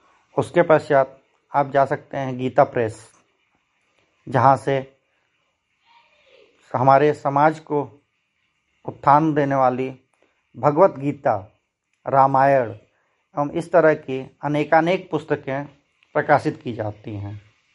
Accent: Gorakhpur, Uttar Pradesh, India; इसी के स्थापना के नाम पे हमारे ज़िले का नाम भी गोरक्षपुर था, जिसे बाद में बदल करके गोरखपुर कर दिया गया।

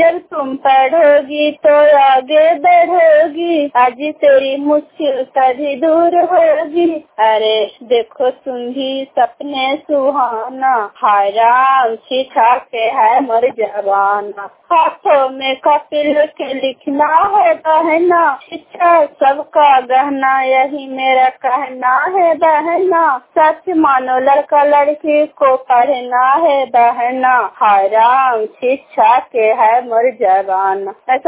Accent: Kolama, Bihar, India; Block खरनौत Kolama गांव के रहने वाली हूँ, जिला ललंदा।

